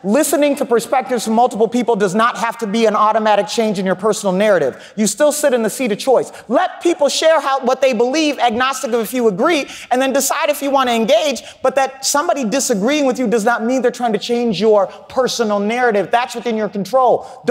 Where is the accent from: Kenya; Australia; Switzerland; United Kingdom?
Kenya; now in United States; So I belong in this room as much as I belong in Kenya.